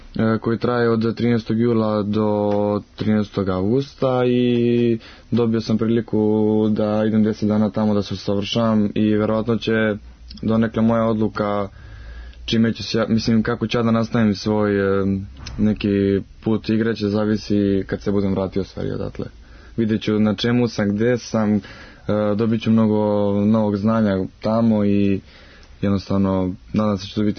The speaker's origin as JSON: {"language": "Serbian", "town": "Obrenovac", "region": "Belgrade", "country": "Serbia", "tie": "born there", "said": "Valjevu i Obrenovcu, u mom rodnom gradu."}